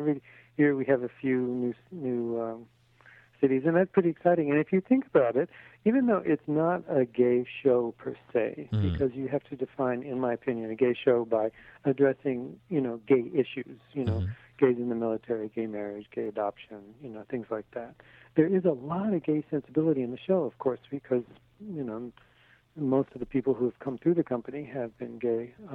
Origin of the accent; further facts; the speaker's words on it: Los Angeles, California, United States; You know, I grew up in Los Angeles and studied with a woman named Patricia Denise